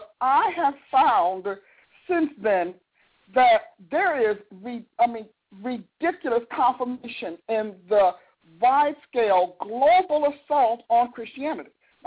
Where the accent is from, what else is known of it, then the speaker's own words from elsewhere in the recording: New Jersey, United States; now in Oklahoma, United States; I know I'm from Jersey, and I got to tell you, I am excited that God moved me to Oklahoma when it comes to wintertime.